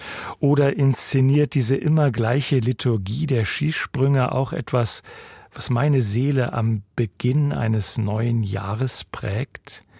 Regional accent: Northern Germany, Germany; Beides gibt es im norddeutschen Flachland, wo ich aufgewachsen bin, eher weniger.

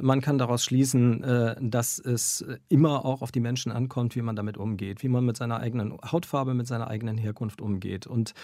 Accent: Bonn, North Rhine-Westphalia, Germany; Ich antworte dann immer, dass ich aus Bonn komme.

